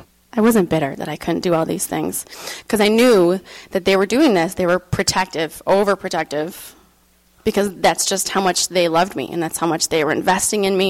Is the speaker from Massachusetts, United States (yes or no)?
no; Rochester, New York, United States; So I was born in Rochester, New York, born and raised, not the scary inner city Rochester, but the suburbs of Rochester.